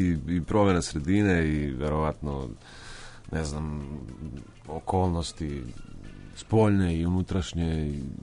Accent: Čačak, Šumadija and Western Serbia, Serbia; Pa dole sam odrastao, dole sam rođen, dole sam rastao

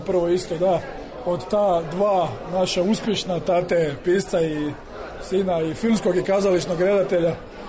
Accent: Zagreb County, Croatia; accent: Kajkavian; ja sam inače ono iz Zagreba, tamo iz okolice Zagreba, pravo se sela i meni je kajkarsko normalni govor

